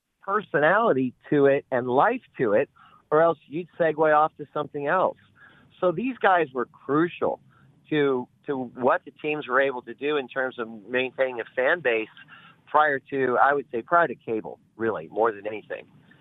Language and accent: English; Pittsburgh, Pennsylvania, United States; growing up in Pittsburgh when I was, you know, just a kid in grade school, I couldn't wait for hockey in the wintertime.